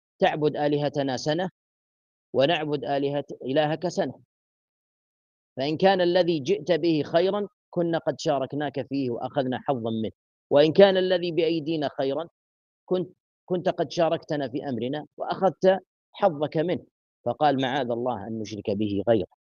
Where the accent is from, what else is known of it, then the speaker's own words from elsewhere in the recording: Saudi Arabia; فيه ونشأت فيه وأكلت من خيراته وشعرت بالأمن والاطمئنان فيه. ونحن ولله الحمد في بلد عظيم، بلد مبارك، بلادنا المملكة العربية السعودية